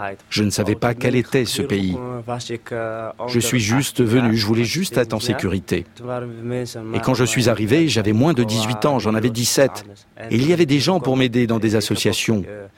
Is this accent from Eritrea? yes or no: yes; Eritrea; now in Netherlands; je viens d'Érythrée et je vis aux Pays-Bas depuis 3 ans. Je suis parti d'Érythrée par l'Éthiopie, le Soudan, la Libye, l'Italie et voilà, maintenant je suis là.